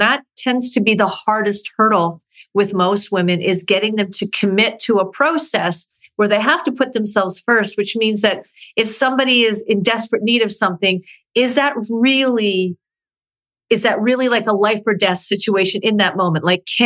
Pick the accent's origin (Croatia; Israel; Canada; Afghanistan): Canada; also born or lived in New Zealand; now in Tampa, United States; And I'm from Canada. So that's where it all started. And I lived in New Zealand for about 5 years. And now I'm living in beautiful Tampa, Florida.